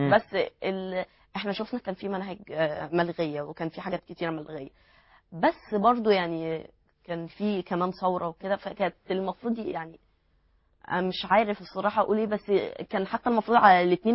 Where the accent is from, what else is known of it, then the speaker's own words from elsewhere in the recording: Egypt; احنا عندنا في مصر